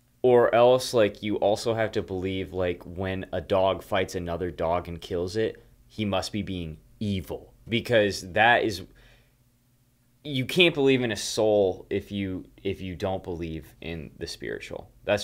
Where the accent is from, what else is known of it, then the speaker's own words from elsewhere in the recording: Wisconsin, United States; You know, like, we're originally from Wisconsin, so, like, there's reservations out there still